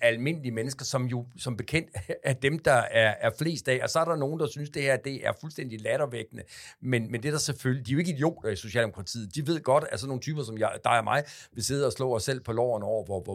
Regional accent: Aarhus, Central Denmark Region, Denmark; selvom du er fra Haslev og jeg er fra Aarhus, men alligevel sådan to medietyper

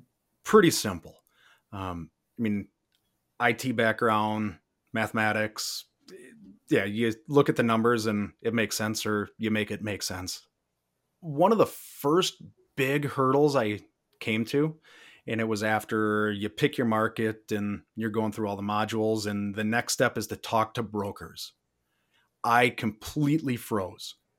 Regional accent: Minnesota, United States; I'm from Minnesota.

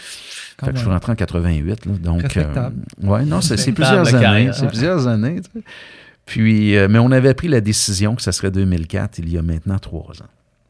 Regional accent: Wendake, Quebec, Canada; moved away; c'est là que je suis né. Je suis né à Wendake. J'ai grandi là. En fait, je suis le seul membre de ma famille qui a quitté.

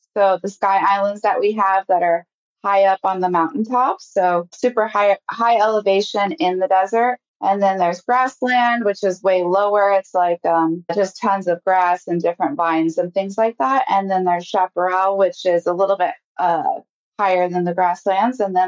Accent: Tucson, Arizona, United States; Well, I grew up in Arizona. I've lived here my whole life.

